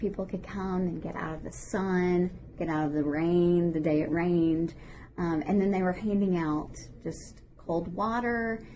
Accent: Tullahoma, Tennessee, United States; Well, if you don't know, I grew up in Tullahoma, Tennessee.

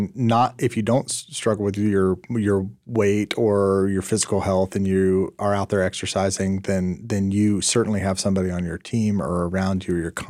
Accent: the South, United States; If you're in the South, and there may be some other areas, I grew up in the South, and there's a culture in the South that actually

